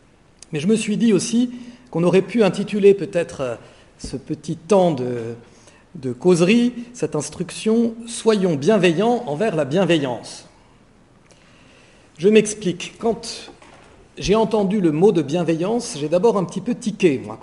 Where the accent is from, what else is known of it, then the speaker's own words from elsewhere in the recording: Grand Est, France; Je suis français, même si mon nom est plutôt à consonance germanique. Et je viens donc d'Alsace, je suis religieux dominicain de la province de France